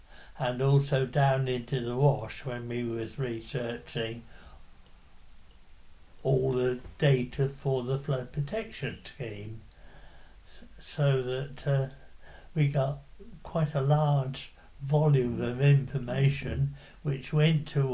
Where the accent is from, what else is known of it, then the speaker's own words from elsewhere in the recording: Ely, East of England, United Kingdom; I was born in Ely. I was born in my grandfather's house in Silver Street. And I went to school in Ely. Partly. I lived overseas as a boy